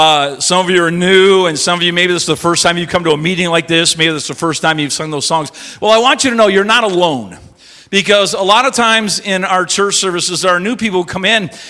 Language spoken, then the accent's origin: English; Simcoe, Ontario, Canada; born or raised there